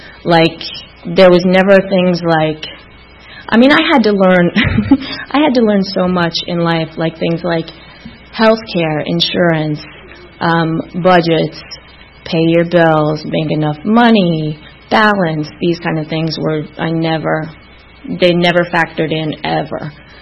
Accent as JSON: {"language": "English", "town": "Atlanta", "region": "Georgia", "country": "United States", "tie": "born or raised there", "said": "I was born in Atlanta, in the city, at Georgia Baptist Hospital, and grew up in Midtown."}